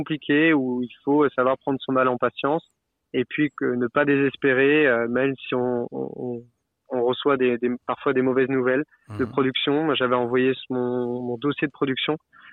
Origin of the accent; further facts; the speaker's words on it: Brittany, France; parce que du coup, je suis de Bretagne, donc ça me tenait vraiment à cœur.